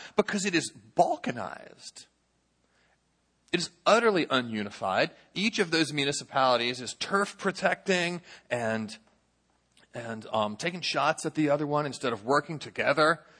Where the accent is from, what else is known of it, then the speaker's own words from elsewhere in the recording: St. Louis, Missouri, United States; I come from St. Louis. St. Louis, you might be surprised to learn, is actually a very small city.